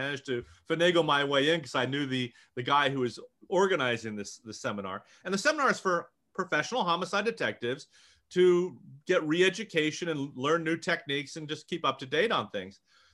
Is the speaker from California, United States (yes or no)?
yes; Hollywood, California, United States; They found out I was from Hollywood. Suddenly they loved me.